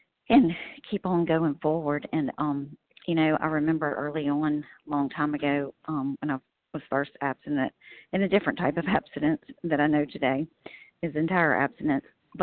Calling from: Louisiana, United States; I'm calling from Louisiana.

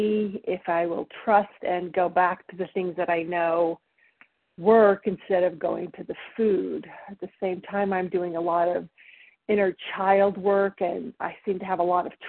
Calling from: Idaho, United States; and I'm calling from Idaho.

